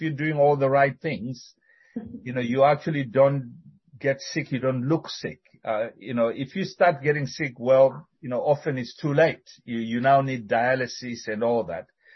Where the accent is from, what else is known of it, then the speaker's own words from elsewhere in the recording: Zimbabwe; now in Johannesburg, South Africa; Some of you know we are originally from Zimbabwe, but we are serving from South Africa, you know, in Johannesburg. And we've been in South Africa for 4 years. So we actually moved to South Africa when we started serving with Mission to the World.